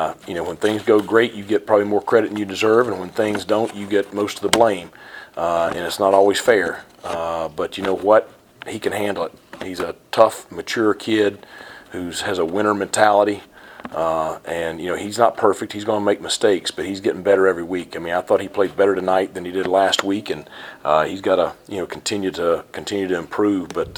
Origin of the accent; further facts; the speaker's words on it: Franklin, North Carolina, United States; In my hometown of Franklin, you had a major landslide that killed a lot of residents, and you feel for the people in Chimney Rock and Boone and Asheville.